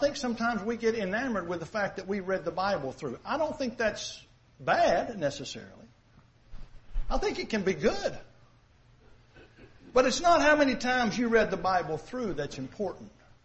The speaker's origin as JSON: {"language": "English", "town": "Ball Knob", "region": "Arkansas", "country": "United States", "tie": "born or raised there", "said": "I was raised in Ball Knob, Arkansas. It's kind of hard to think Jewish coming from Ball Knob."}